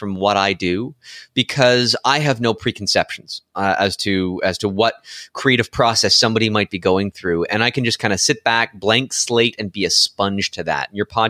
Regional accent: Sudbury, Ontario, Canada; Kelly Robitaille is from my hometown of Sudbury, Ontario.

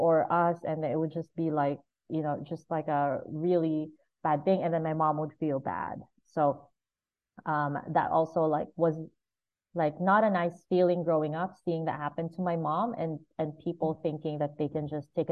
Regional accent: Philippines; So I grew up in the Philippines

